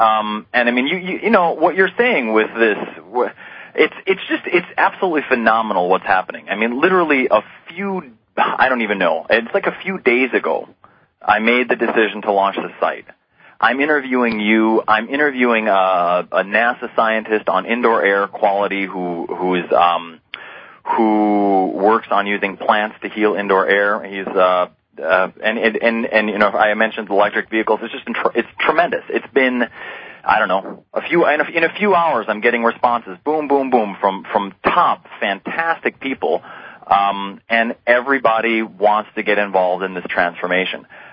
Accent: United States; now in Vienna, Austria; I'm a composer and entrepreneur. I live in Vienna, Austria. I was born and raised in the States.

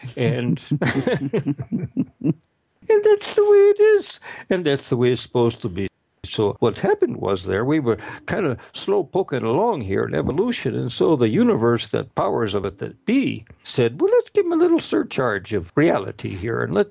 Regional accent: Kansas City, Missouri, United States; also born or lived in Clayton, Missouri; they had a gift shop in a suburb of St. Louis, Missouri, and they bought it when I was about 15. We moved from Kansas City to Clayton, Missouri

